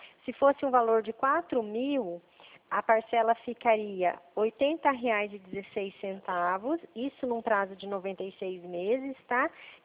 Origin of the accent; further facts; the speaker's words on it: Presidente Prudente, São Paulo, Brazil; eu sou de Presidente Prudente, São Paulo.